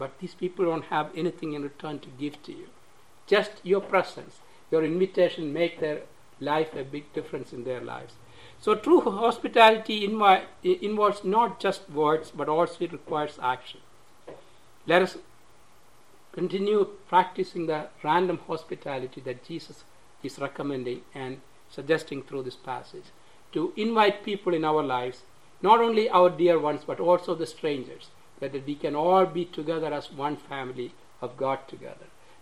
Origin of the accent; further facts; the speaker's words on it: Hong Kong; moved away as an adult; Because I came here from Hong Kong, in China, part of China, by myself. And I don't have anybody here. I came as a student.